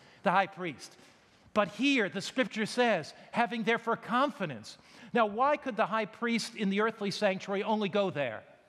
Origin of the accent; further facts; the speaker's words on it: Connecticut, United States; You know, I was brought up on the East Coast of America in the state of Connecticut.